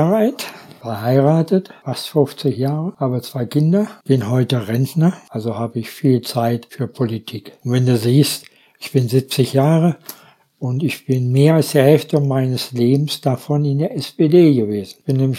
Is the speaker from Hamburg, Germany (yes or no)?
no; Göttingen, Lower Saxony, Germany; born there; Aber geboren bin ich in Göttingen.